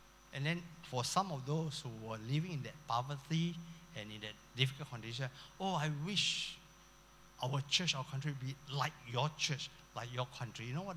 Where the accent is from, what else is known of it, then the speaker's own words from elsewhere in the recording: Singapore; We are coming from Singapore, you poor people in Thailand